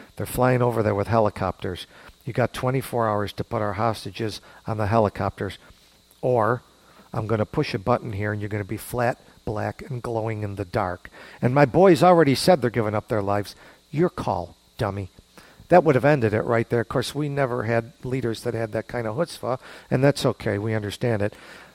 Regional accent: United States; But the point is, I remember I was upset as an American. They're taking our people.

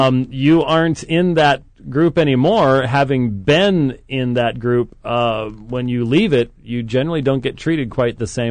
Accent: England, United Kingdom; accent: English; if I had broken into my English accent, no one could have told the difference between the two of us.

